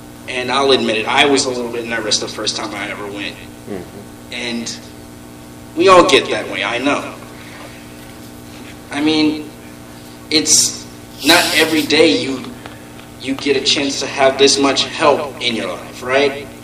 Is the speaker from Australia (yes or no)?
no; Omaha, Nebraska, United States; I'm from Omaha, Nebraska